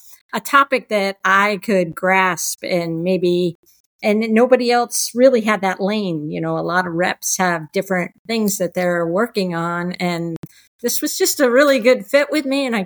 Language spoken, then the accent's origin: English; Miami, Florida, United States; And I'll have to say, growing up in Miami, went to the beach all the time as a kid.